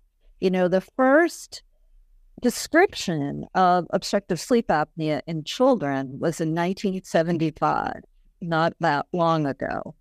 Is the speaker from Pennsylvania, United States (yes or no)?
no; Providence, Rhode Island, United States; So I grew up in Providence, little old Rhode Island